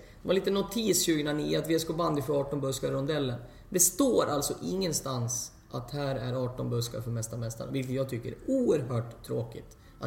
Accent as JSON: {"language": "Swedish", "town": "Västerås", "region": "Västmanland County", "country": "Sweden", "said": "jag är västeråsare"}